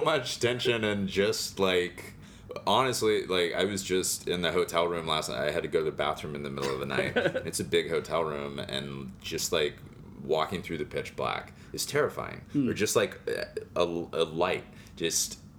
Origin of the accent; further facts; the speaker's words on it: Texas, United States; I grew up in Texas where it's like, get us out of the heat in the AC.